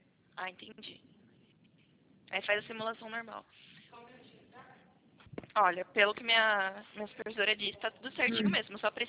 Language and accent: Portuguese; São Carlos, São Paulo, Brazil; o meu celular, ele é DDD16, porque eu sou de São Carlos.